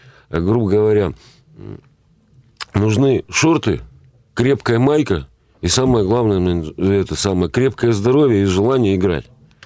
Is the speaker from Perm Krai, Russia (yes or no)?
yes; Perm, Perm Krai, Russia; Да, я пермяк.